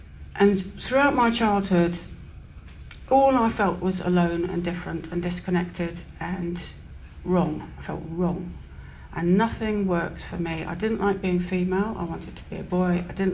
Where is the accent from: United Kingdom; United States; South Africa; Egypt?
United Kingdom; London; I'm a Londoner, I was born, I'm the eldest of, there's almost eight of us really.